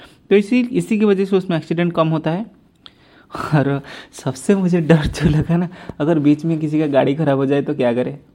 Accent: Odisha, India; और मैं उड़ीसा से हूँ, मैं सच बताऊँ, आप बुरा मत मानना अभी तक तो हमारी उड़ीसा में कोई एक्सप्रेस वे है ही नहीं।

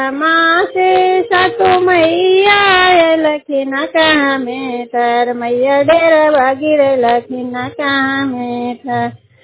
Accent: Harnaut, Bihar, India; थाना हरनौत जिला लंदा के रहने वाली हूँ।

